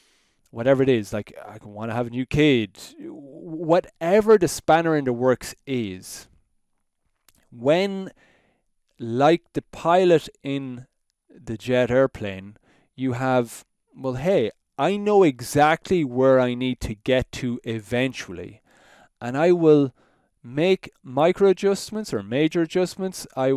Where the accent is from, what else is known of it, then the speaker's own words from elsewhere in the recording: Ireland; She's from Italy, I'm from Ireland.